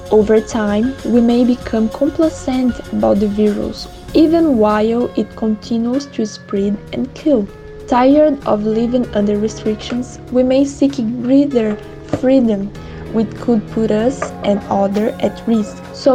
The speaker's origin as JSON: {"language": "English", "town": "São José do Rio Preto", "region": "São Paulo", "country": "Brazil", "said": "I'm from San José do Rio Preto"}